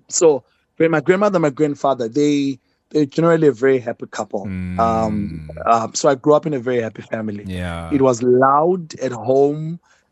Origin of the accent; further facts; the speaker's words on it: Bulawayo, Zimbabwe; I was born in Bulawayo, Zimbabwe.